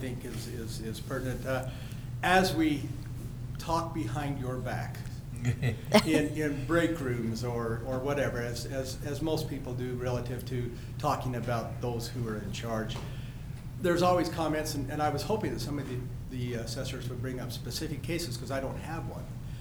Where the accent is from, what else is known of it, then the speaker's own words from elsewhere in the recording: Utah, United States; Now, saying the fact that I'm from Millard County